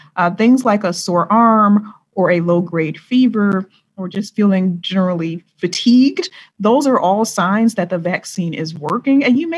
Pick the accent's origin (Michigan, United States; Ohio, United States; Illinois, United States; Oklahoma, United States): Michigan, United States; the vaccines were manufactured right here in my home state of Michigan was simply amazing.